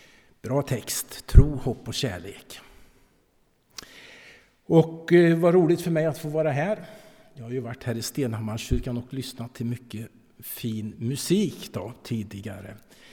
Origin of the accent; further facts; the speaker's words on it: Lidköping, Västra Götaland County, Sweden; och är ju född och uppvuxen här i Lidköping.